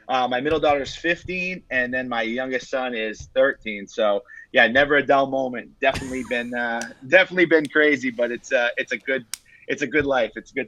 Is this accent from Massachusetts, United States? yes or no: yes; Blackstone, Massachusetts, United States; also born or lived in Rhode Island / Connecticut; I grew up in Blackstone, Massachusetts, and have, you know, kind of lived all over between Mass, Rhode Island, and Connecticut through the course of my life.